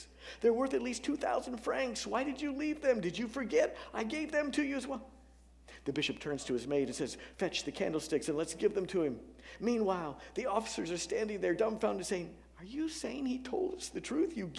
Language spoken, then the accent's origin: English; Acton, Indiana, United States; because I grew up in Acton, Indiana, out in the sticks, where we would have said Les Miserables rather than Les Miserables.